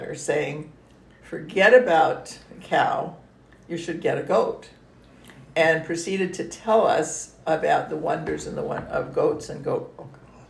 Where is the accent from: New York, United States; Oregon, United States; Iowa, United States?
New York, United States; Brooklyn; born and raised in Brooklyn.